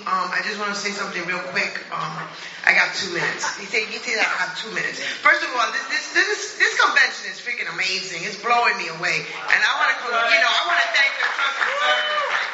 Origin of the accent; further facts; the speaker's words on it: New York, United States; I'm from New York. I don't know if you know from my accent, but I'm from New York.